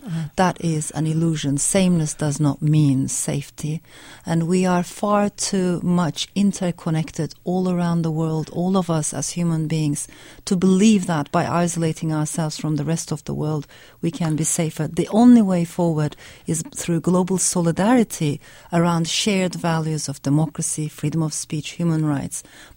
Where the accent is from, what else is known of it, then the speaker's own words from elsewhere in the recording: Ankara, Turkey; English is a second language; also born or lived in France; I was born in France. Shortly afterwards, my parents got divorced. With my mother, we came back to Turkey, Ankara.